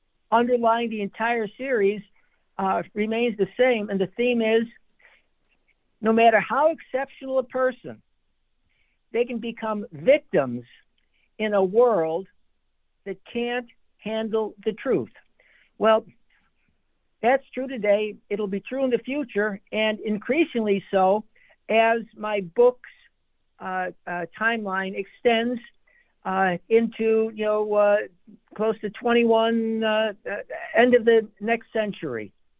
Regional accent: Chicago, Illinois, United States; I grew up in Chicago, and I've always enjoyed playing with words reading.

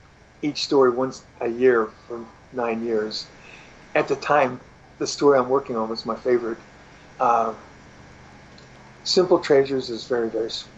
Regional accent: California, United States; I was raised in Central California. In the summertime, it gets quite hot there.

